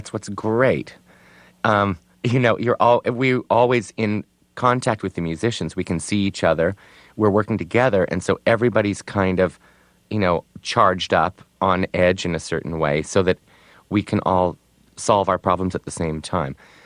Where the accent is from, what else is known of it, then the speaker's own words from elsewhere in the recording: United States; And as an American, you know, I was even more American when I was in Belgium for some reason.